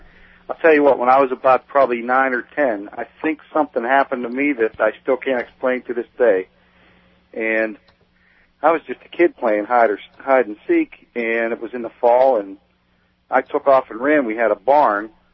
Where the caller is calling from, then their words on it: Pittsburgh, Pennsylvania, United States; I'm outside of Pittsburgh, PA.